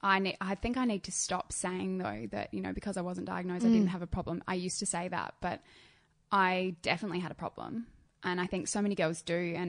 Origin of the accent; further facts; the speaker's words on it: Adelaide, South Australia, Australia; Adelaide as well, because I grew up in Adelaide. It's very small and everybody talks.